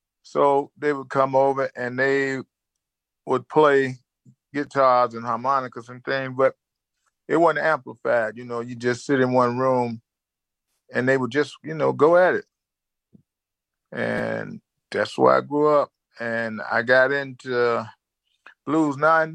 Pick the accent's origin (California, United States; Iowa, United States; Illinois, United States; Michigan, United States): Illinois, United States; Chicago; I grew up on 43rd and Wales, 43rd Street primarily, and which is called Muddy Waters Drive now. Mm-hmm. I grew up around blues.